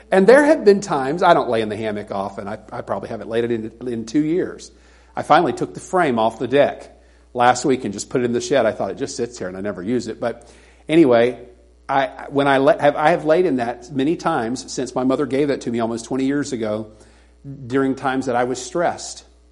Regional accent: the South, United States; I grew up in the South, and I'm not a particular fan of Southern gospel music

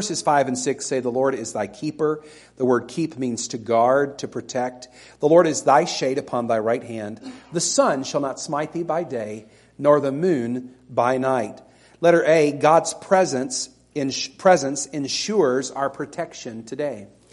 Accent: Tornado Alley, United States; I grew up pretty much in Tornado Alley.

